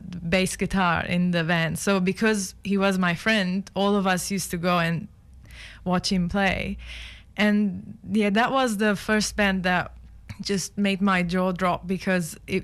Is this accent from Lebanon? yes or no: yes; Beirut, Beirut Governorate, Lebanon; when I was growing up in Beirut and playing classical music